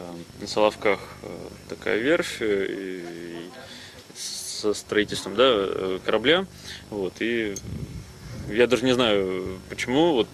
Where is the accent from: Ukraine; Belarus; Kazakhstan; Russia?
Ukraine; Crimea; Я из Крыма, вот, и образ севера очень образ севера. То есть у меня совершенно, ну, как бы я воспитан в другом пространстве, наверное.